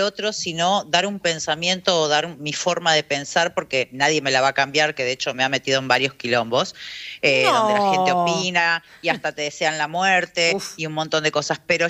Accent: Uruguay; Uruguay. Yo soy uruguaya.

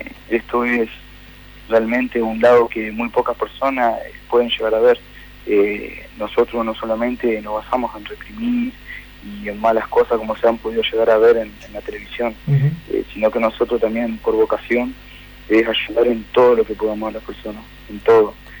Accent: Gualeguaychú, Entre Ríos, Argentina; Ciudad de Gualeguaychú.

